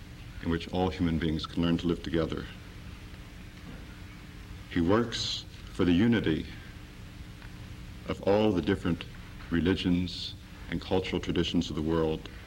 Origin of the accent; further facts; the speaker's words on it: United States; Let me introduce myself. … from the United States.